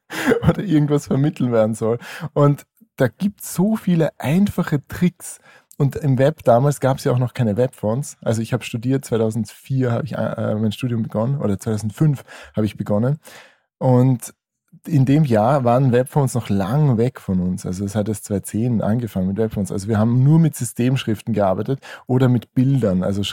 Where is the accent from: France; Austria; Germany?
Austria; Vienna; ich bin aus dem Süden Wiens, falls man das an meiner sehr netten, charmanten Akzentfärbung hört hier.